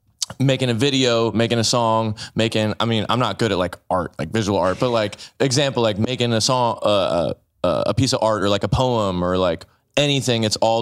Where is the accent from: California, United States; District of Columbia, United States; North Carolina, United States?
California, United States; Los Angeles; I'm from LA. Like I grew up in Los Angeles.